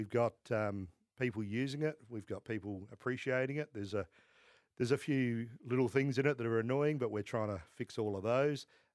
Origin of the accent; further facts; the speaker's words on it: South Australia, Australia; Yeah, I'm from South Australia, obviously.